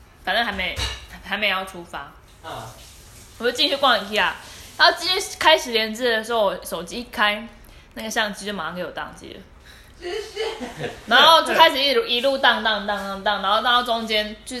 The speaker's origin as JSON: {"language": "Chinese", "country": "Taiwan"}